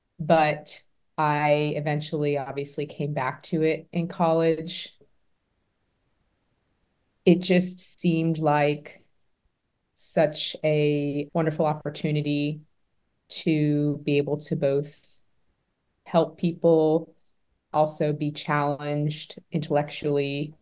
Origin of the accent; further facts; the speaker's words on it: Atlanta, Georgia, United States; I am from the Atlanta area. My whole family is here.